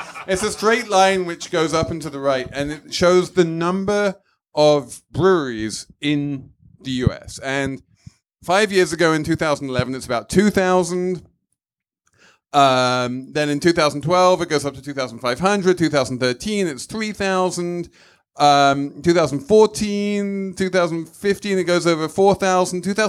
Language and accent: English; England, United Kingdom; Now, you know, as an Englishman